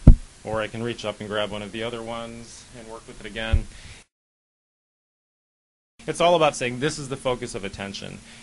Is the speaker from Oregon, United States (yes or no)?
yes; Corvallis, Oregon, United States; All right … I'm from Corvallis, Oregon.